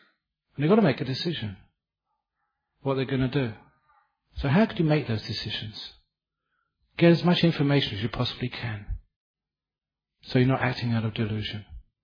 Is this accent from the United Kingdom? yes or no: yes; England, United Kingdom; Because I'm English